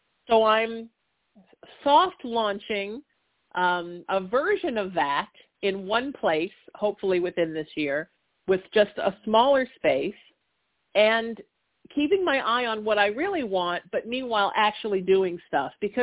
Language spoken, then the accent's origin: English; Huntington Beach, California, United States; my retirement plan is to open a spiritual center in the San Fernando Valley and one in my hometown of Huntington Beach and turn them both into churches, crystal shop, teaching space, and move back and forth.